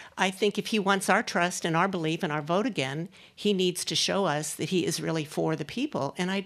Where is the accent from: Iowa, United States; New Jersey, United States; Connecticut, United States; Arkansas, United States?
Iowa, United States; Iowa City; I'm from Iowa City